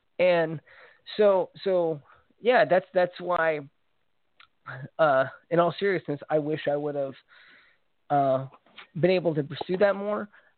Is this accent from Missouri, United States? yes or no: yes; Missouri, United States; You know, growing up in Missouri, you know, they a lot of them looked down on that because it wasn't, you know, it wasn't manly